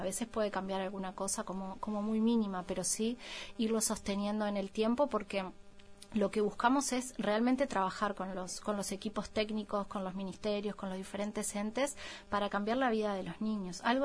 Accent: Uruguay

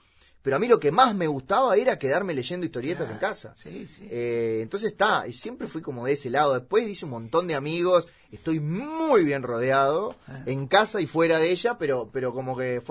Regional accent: Montevideo, Uruguay; Yo soy de Punta Carretas, es muy cerca.

